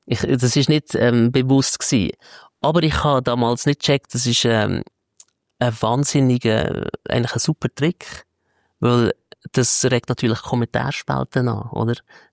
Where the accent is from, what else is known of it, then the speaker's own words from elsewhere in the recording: Switzerland; Dann bin ich quasi auch über Nacht bekannt worden als Schweizer Barfuß-Cellist.